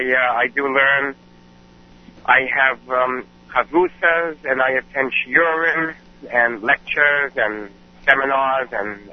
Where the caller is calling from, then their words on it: New York City, New York, United States; The Upper West Side of Manhattan.